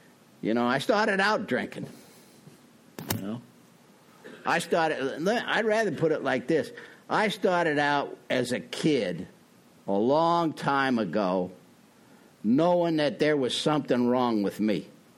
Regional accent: Peoria, Illinois, United States; also born or lived in Springfield; I'm from Illinois. I was born in Springfield, Illinois, and raised in Peoria, Illinois.

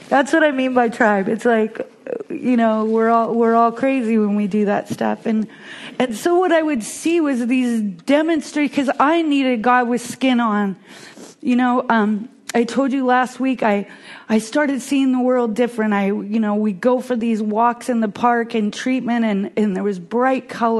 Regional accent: Washington, United States; And where I'm from in Washington State is there's a huge Native culture there.

